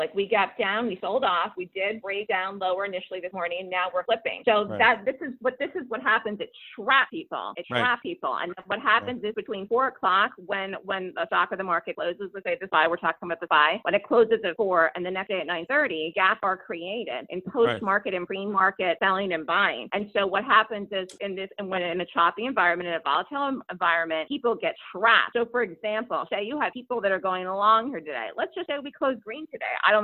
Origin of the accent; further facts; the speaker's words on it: New York, United States; not just for the stock market, but also as a New Yorker.